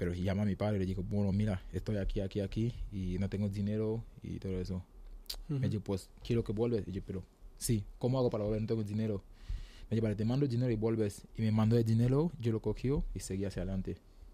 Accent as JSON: {"language": "Spanish", "town": "Douala", "region": "Littoral", "country": "Cameroon", "second_language": "Spanish", "said": "Soy de Camerún. Y mi ciudad se llama Douala, la segunda capital, la capital económica de Camerún."}